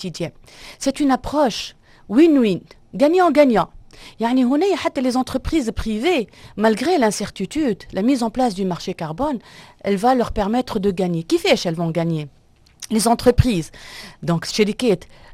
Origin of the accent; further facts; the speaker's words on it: Tunisia; احنا ديما عندنا في تونس كي نعملوا هكا مشاريع, عندنا بادرة باهية برشا في تونس هي الشباك الموحد